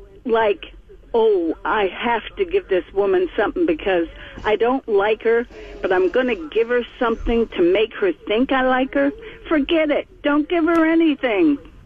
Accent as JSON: {"language": "English", "region": "Connecticut", "country": "United States", "tie": "born or raised there", "said": "Well, I'm in my 80s. I grew up in Connecticut. We never had air conditioning. We didn't even have fans in the house. So moving down."}